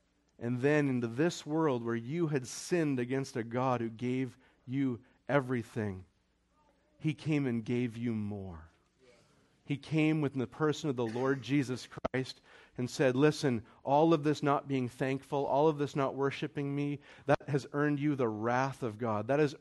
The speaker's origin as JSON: {"language": "English", "region": "Saskatchewan", "country": "Canada", "tie": "born or raised there", "said": "I grew up in Saskatchewan, Canada."}